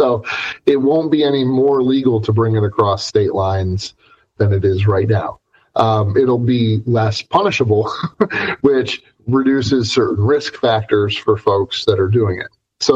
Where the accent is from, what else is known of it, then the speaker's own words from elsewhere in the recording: Pennsylvania, United States; I'm a native Pennsylvanian. I'm from Western PA.